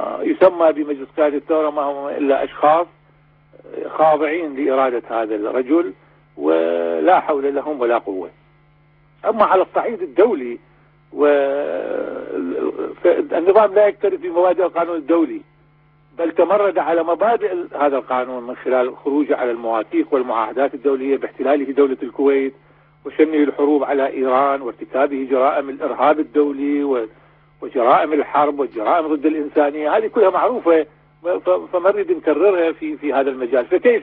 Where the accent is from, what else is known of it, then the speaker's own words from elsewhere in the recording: Iraq; وهذا شيء يعني احنا كعراقيين وكرجال قانون وكمعارضة عراقية